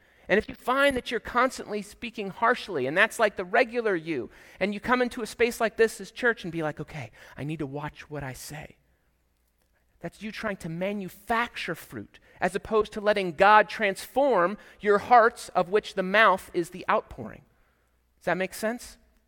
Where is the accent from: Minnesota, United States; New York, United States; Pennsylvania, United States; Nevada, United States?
Pennsylvania, United States; Now, I grew up in York County, just about 45 minutes away from Hershey Park.